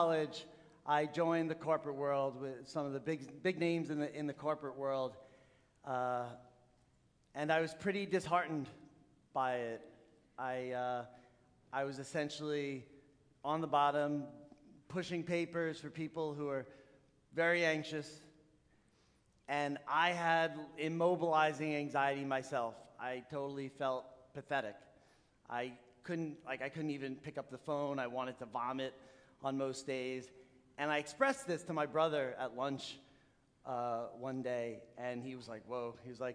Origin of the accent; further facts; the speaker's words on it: City Island, New York, United States; So I grew up in the Bronx in a small town called City Island